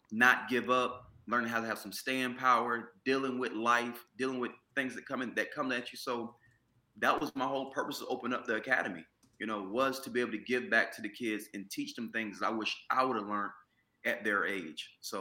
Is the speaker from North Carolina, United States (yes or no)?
yes; Washington, North Carolina, United States; Man, so I'm from Washington, North Carolina.